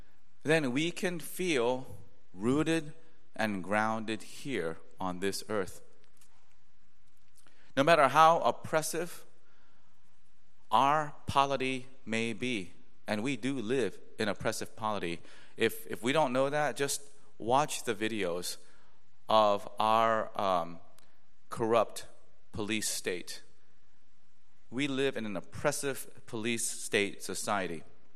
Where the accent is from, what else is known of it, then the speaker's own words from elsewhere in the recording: South Korea; We have two polities in my home country of Korea.